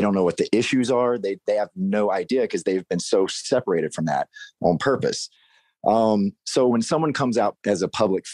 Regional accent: Mississippi, United States; You know, even my family, and you know, I'm from Mississippi. So I was like, well, crap, like what's my family going to think? How is my little small town going to treat my family when I come out?

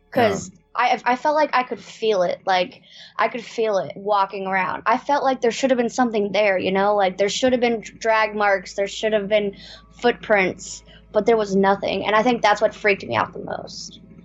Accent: Virginia, United States; Like, I'm from Virginia, the ocean. You know, we don't have those kind of things happening.

